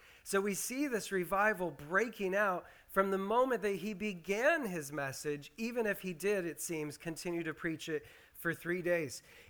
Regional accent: Prescott, Washington, United States; But I grew up 30 minutes from there in a little tiny town called Prescott.

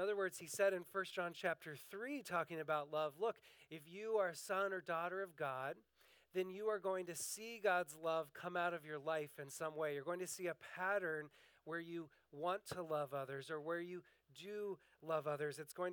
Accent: Washington, United States; I grew up in Eastern Washington, a part of the country where it's not completely unusual to see a cowboy hat now and then.

